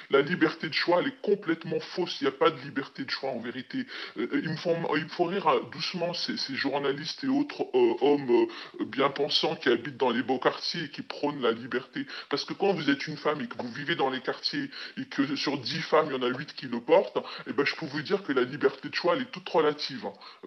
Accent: France; Moi, je suis française. J'aime profondément la République dans laquelle j'ai été élevée.

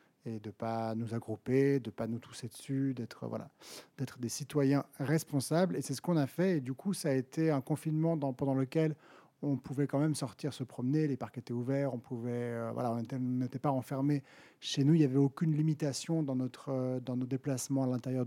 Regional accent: Geneva, Switzerland; born there; comme je suis né à Genève, que j'habite à Genève, Genève pour moi c'est ma réalité

